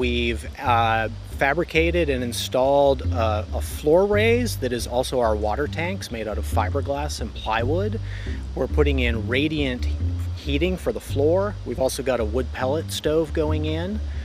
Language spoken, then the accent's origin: English; Canada; also born or lived in United States; I'm not from Iowa, but my family's from Iowa. I'm from everywhere and nowhere, born in the States, but grew up in Canada.